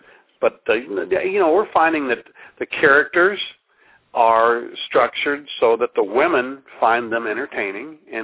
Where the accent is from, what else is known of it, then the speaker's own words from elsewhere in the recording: Midwest, United States; you know, I'm from the Midwest, so I wanted to depict a small town America situation